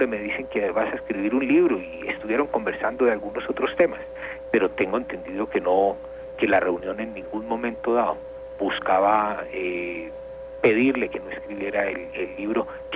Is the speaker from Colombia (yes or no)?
yes; Colombia; lo que uno debe hacer, por lo menos lo que yo haría como colombiano, es irlo a denunciar